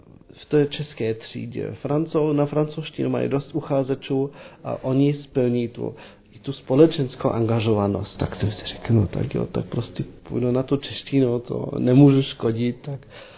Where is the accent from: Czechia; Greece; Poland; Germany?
Germany; Dresden, Saxony; Czech is a second language; já jsem vyrostl v Drážďanech